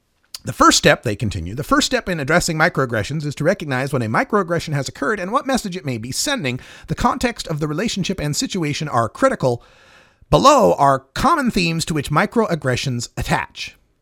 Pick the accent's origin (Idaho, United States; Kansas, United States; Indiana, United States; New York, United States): Idaho, United States; But I'm from Idaho, right?